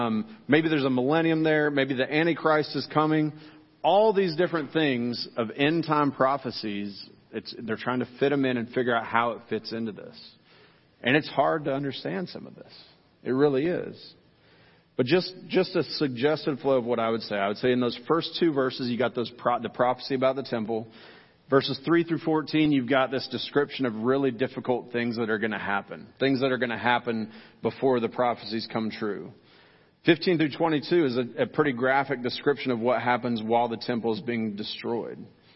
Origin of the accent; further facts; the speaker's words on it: Midwest, United States; I still remember growing up in the Midwest when a thunderstorm would come rolling in.